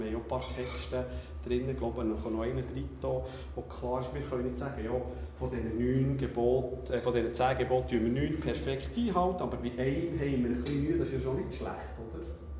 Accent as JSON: {"language": "German", "country": "Switzerland", "said": "Wir verlieren als Schweizer unsere Identität"}